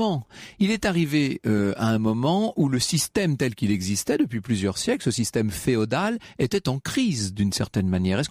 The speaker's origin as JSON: {"language": "French", "town": "Poitiers", "region": "Nouvelle-Aquitaine", "country": "France", "said": "Moi, je suis de Poitiers, vous savez, donc ça, forcément, ça crée des liens."}